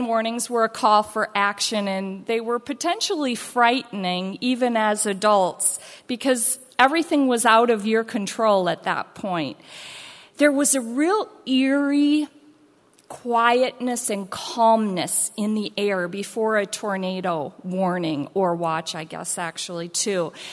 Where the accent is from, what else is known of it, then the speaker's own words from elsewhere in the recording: Iowa, United States; moved away as an adult; now in Southern California, United States; I was born and raised in Iowa, moved out here when we were married at, I was 24 and pregnant with our first child.